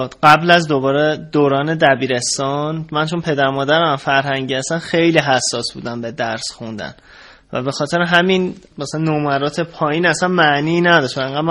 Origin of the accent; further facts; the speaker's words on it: Isfahan, Iran; now in Tehran, Iran; از الان که تهران زندگی میکنم ولی اصالتاً اصفهانی هستم